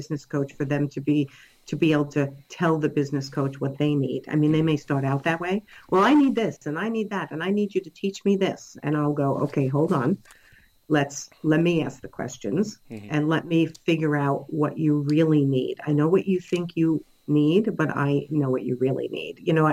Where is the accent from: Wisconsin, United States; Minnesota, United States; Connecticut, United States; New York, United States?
New York, United States; accent: New York; So I'm a New Yorker, if you haven't been able to tell by my accent.